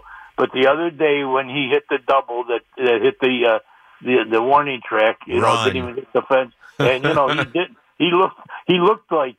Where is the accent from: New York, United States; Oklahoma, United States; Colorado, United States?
New York, United States; Rochester; now in Tennessee, United States; I'm in Tennessee actually, but you know, I'm from Rochester.